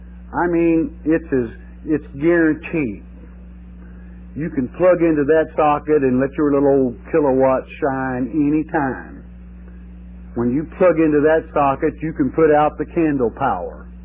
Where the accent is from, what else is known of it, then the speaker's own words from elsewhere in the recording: Ireland; I forget, some of you that have never met me before, I'm Irish